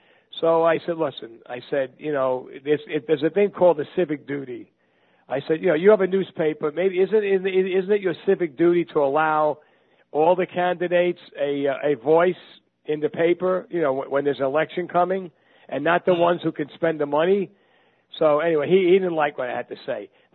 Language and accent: English; Brooklyn, New York, United States; So I'm from Brooklyn, New York.